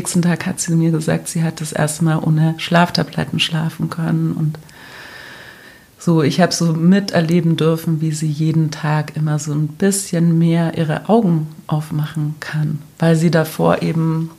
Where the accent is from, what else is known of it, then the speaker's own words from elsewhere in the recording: Germany; dass zumindest ich als Deutsche sage, okay, das ist verständlich